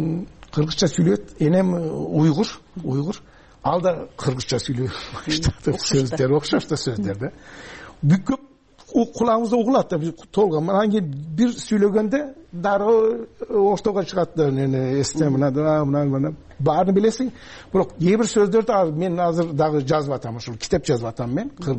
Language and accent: Kyrgyz; Turkey; Биз ошол жерде дүйнөгө ошол жерде чоңойдук. Мен анын менин бир 2 жаш улуу агам, анан кийин менин карындашым Хатиже деген ал жерде чоңойдук.